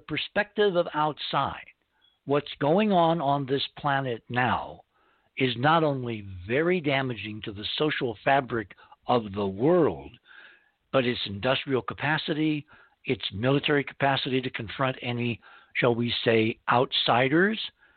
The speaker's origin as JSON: {"language": "English", "town": "Fair Lawn", "region": "New Jersey", "country": "United States", "tie": "born or raised there", "said": "I grew up in Fairlawn, New Jersey, a great place in the early mid-60s with equal parts bucolic American suburbia and small-town Rockwellian pop culture ambiance."}